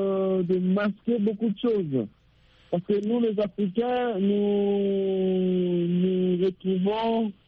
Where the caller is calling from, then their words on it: DR Congo; Oui, je suis au Congo, le pays que je viens, en République démocratique du Congo.